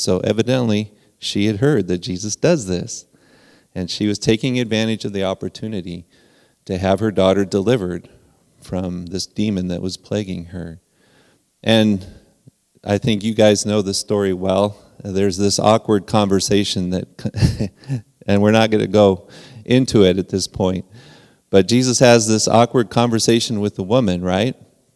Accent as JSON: {"language": "English", "country": "Peru", "tie": "born or raised there", "said": "So I think most of you know that I grew up in Peru, South America, right?"}